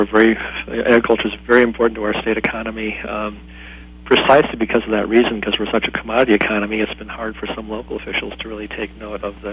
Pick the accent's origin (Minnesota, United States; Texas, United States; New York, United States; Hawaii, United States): Minnesota, United States; I come from Minnesota, of course